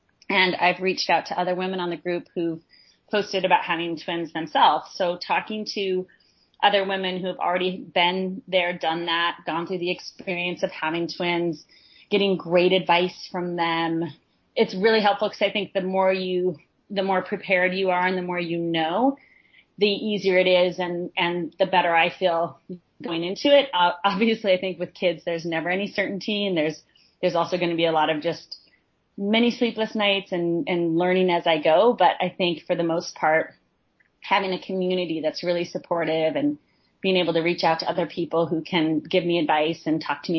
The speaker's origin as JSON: {"language": "English", "region": "Idaho", "country": "United States", "tie": "born or raised there", "also_born_or_lived": "New York", "moved": "as an adult", "said": "I grew up out in Idaho and I'd always been dancer, theater person. And I moved to New York for NYU acting school."}